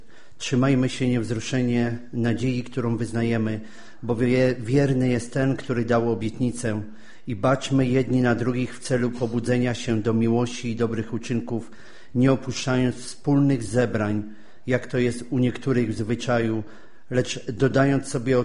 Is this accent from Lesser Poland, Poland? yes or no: no; Lower Silesian Voivodeship, Poland; Pochodzę z Dolnego Śląska, z wielodzietnej rodziny, w której był alkohol.